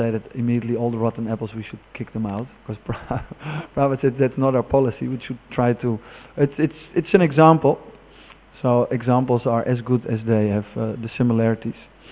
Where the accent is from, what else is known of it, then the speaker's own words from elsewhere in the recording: Amsterdam, North Holland, Netherlands; I'm from Amsterdam. It's kind of a fallen city, you know, like sex and drugs.